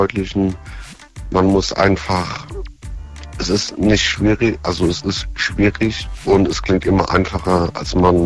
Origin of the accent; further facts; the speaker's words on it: Flomborn, Rhineland-Palatinate, Germany; Ich komme aus Flomborn, das ist in der Nähe von Worms.